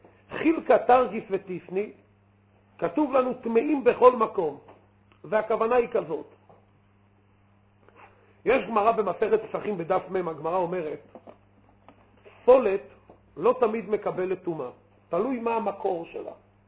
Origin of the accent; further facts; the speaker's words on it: Jerusalem, Jerusalem District, Israel; זאת אומרת, הכוונה, בבית וגן. שם באמת המקולת היה פתוח כל היום.